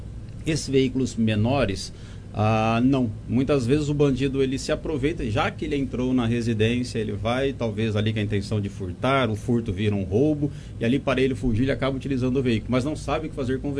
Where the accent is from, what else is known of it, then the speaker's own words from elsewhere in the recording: Jaboticabal, São Paulo, Brazil; Eu sou de Jaboticabal, muitas pessoas conhecem a popular festa do Quitute lá